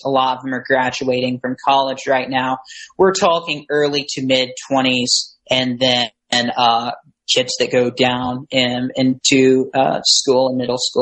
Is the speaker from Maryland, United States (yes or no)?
no; Houston, Texas, United States; born there; I was born in Houston, and we went to Pastor Joel Osteen's church.